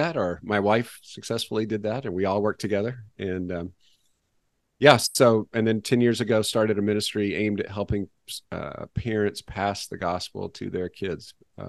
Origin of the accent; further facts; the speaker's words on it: the South, United States; now in Rhode Island, United States; I'm in Rhode Island now in New England. I grew up in the South and came to Christ as a child, but ended up going to college up here in New England